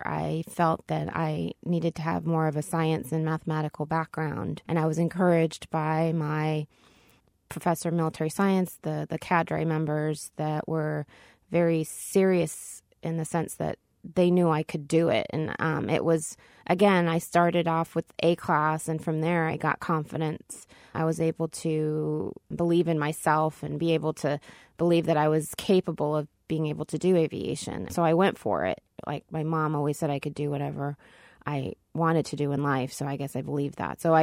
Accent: United States; I appreciated being an American, being part of the United States of America.

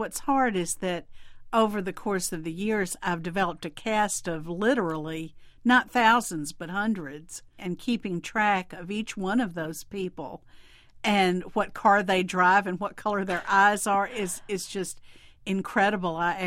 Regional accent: Mississippi, United States; Well, I grew up in Mississippi, in the Mississippi Delta, which is a unique and difficult place to grow up in, I've got to say.

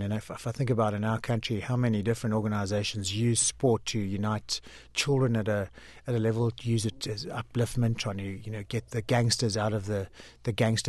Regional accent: South Africa; Yeah, they do. And there's some wonderful legacies in South Africa about the Springbok team needing a Jew to do well.

